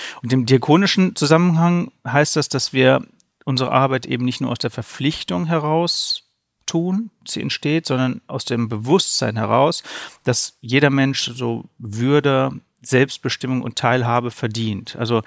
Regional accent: Northern Germany, Germany; now in Austria; aus der Nähe von Bielefeld, Hannover, also relativ weit im Norden.

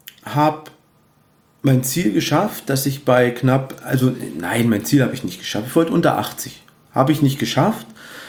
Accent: Cottbus, Brandenburg, Germany; now in Peitz, Germany; also ich wohne ja in Peitz, Tonow, bei uns in Cottbus, wo ich arbeite und wo meine Heimatstadt ist

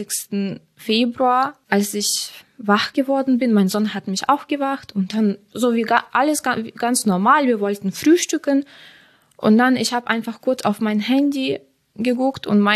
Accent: Ukraine; German is a second language; moved away as an adult; now in Düsseldorf, Germany; Ich komme aus der Ukraine und ich bin seit 8 Jahren in Düsseldorf.

